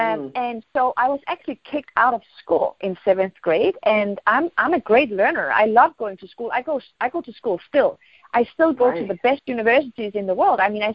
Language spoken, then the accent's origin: English; Denmark; also born or lived in Morocco; I'm not born in Denmark. I was born in Morocco, but I grew up in Denmark.